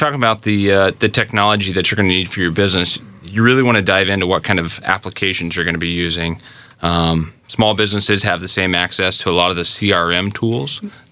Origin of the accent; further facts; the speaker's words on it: Indianapolis, Indiana, United States; And then I get occasionally get to spend some time in my hometown in Indianapolis.